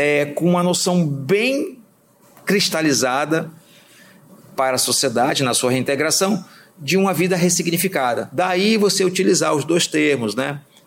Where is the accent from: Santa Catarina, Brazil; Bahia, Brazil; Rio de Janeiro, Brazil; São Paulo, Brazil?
Rio de Janeiro, Brazil; moved away; carioca, né, já que cheguei aqui há 22 anos, vindo do Rio de Janeiro.